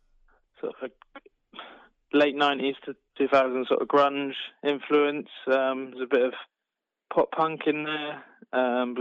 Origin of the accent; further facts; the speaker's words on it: South East England, United Kingdom; We're originally back from the New Forest and like Bournemouth direction.